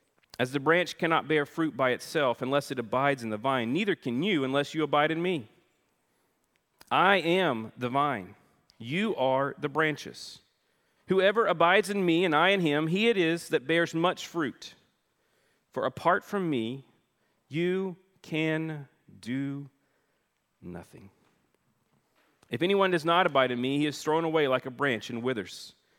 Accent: the South, United States; because I'm from the South, right?

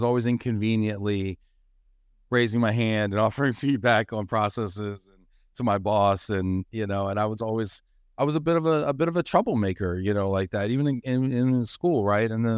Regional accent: White Plains, New York, United States; also born or lived in Dallas, Texas; I was born in Dallas, Texas. I was born in Dallas, but I grew up in New York. I grew up in White Plains, New York, in Westchester County, for those of you who don't know, just north of the city.

